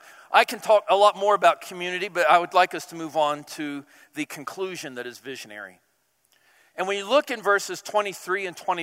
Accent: Southern United States, United States; accent: Southern; Yeah, I'm from the South originally.

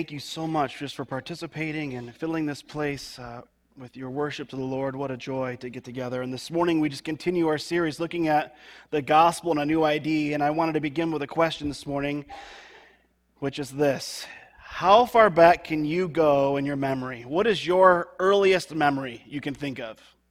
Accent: Jackson, Michigan, United States; also born or lived in Royal Oak; I was born in the Detroit area, Royal Oak, and my family's a part of a church there until I was the age of two. Then we made a move to Jackson, Michigan.

